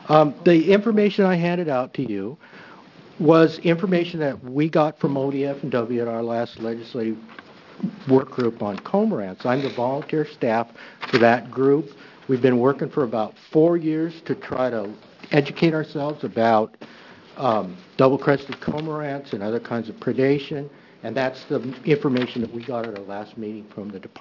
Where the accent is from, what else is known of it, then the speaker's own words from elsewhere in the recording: Oregon, United States; I grew up on the McKenzie. I'd never seen a cormorant.